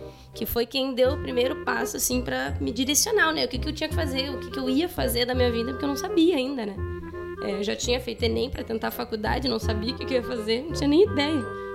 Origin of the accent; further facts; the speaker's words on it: Porto Alegre, Rio Grande do Sul, Brazil; also born or lived in Pelotas; Nasci, morei acho que até os 10 anos, mais ou menos, em Porto Alegre. E aí, depois, fui pra Pelotas. Morei 6 anos em Pelotas lá, né?